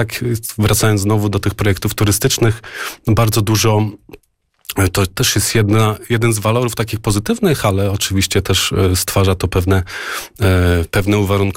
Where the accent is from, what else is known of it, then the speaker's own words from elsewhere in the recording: Łyse, Masovian Voivodeship, Poland; Ja mieszkam w miejscowości Łyse. W Łysych mieszkam od lat 18 lat mieszkam w Łysych, natomiast w gminie Łysy mieszkam od zawsze. Urodziłem się tutaj, wychowałem się tutaj i Niedziela Palmowa jest od zawsze w mojej pamięci, czyli od 43 lat.